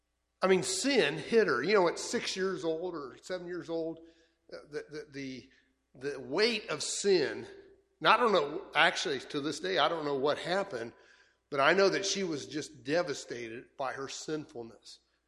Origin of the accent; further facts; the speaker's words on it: United States; I grew up in America, and I grew up in a home that celebrated Christmas.